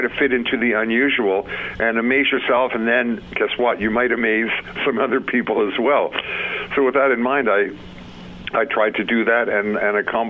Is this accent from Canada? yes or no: yes; Winnipeg, Manitoba, Canada; also born or lived in Vancouver; now in Toronto, Canada; I'm from Winnipeg, so like it was the Winnipeg Jets, and they left for many years. And I lived in Vancouver, so it was the Canucks. And now my home is in the Toronto area. They call it GTA, Greater Toronto Area.